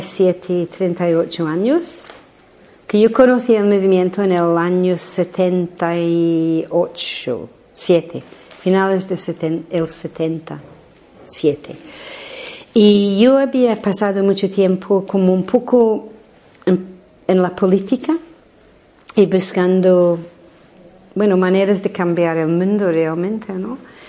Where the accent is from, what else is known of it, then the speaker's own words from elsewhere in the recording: Glasgow, Scotland, United Kingdom; yo soy de Glasgow, soy de un barrio súper pobre, es que yo nunca he tenido 2 duros, ¿no?